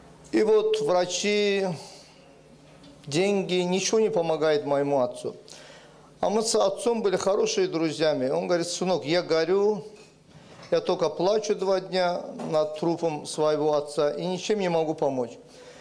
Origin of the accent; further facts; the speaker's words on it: Baku, Azerbaijan; moved away as an adult; now in Nuremberg, Germany; я из Баку, родился, вырос в городе Баку, Азербайджанская республика, и в данный момент живу со своими детьми в городе Нюрнберге